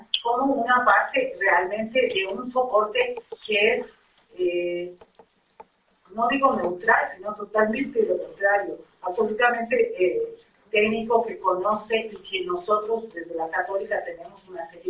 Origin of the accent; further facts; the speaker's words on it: Quito, Pichincha, Ecuador; Que somos ciudadanos de Quito, que nos pertenecemos a esta ciudad